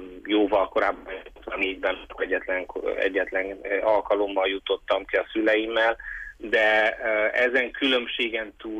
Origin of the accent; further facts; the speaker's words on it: Târgu Mureș, Mureș County, Romania; Ugye Vásárhelyen kövesdombi gyerekként kezdtem, aztán Tudorban cseperedtem fel